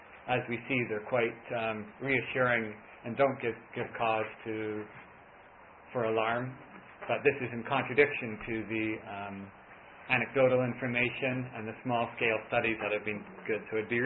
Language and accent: English; South Africa; Because even as South African parliamentarians coming from the area, it could still be perceived as being outsiders preaching.